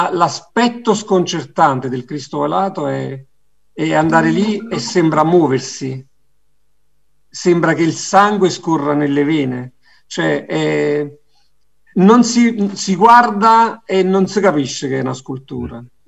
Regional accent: Campania, Italy; alla radice partenopea io che sono napoletano e ci tenevo che mio figlio questa cosa la raccontasse

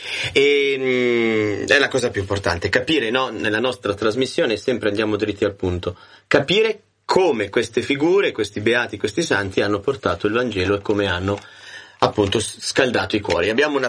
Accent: Buguggiate, Lombardy, Italy; io vengo da un paese vicino qui a Varese, che è un fino con il mio paese confina con la nostra città, e Bugugiate

